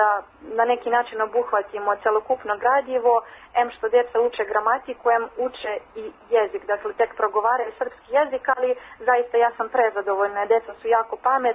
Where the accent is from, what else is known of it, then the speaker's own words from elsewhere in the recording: Ivanjica, Moravica District, Serbia; moved away as an adult; now in New York, United States; Ja sam došla iz Ivanjice direktno u Njujork i nisam se pokajala.